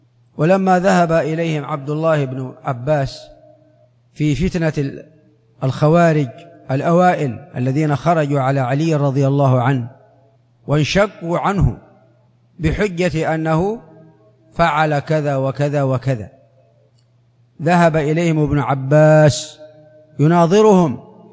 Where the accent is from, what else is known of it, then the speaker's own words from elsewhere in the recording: Saudi Arabia; بلادنا المملكة العربية السعودية